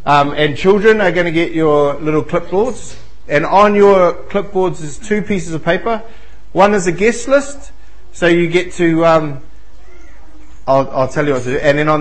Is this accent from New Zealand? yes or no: yes; South Auckland, Auckland, New Zealand; No, I'm not from Auckland. Even though they've changed the name, I'm from South Auckland. It's very different.